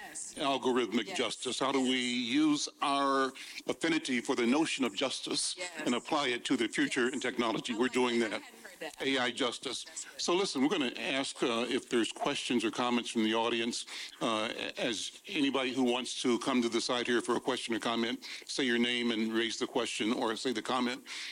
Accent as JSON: {"language": "English", "town": "Kansas City", "country": "United States", "tie": "born or raised there", "said": "when I grew up in Kansas City, my mom and dad would say, \"You can go to the alley, this block, don't cross that street.\""}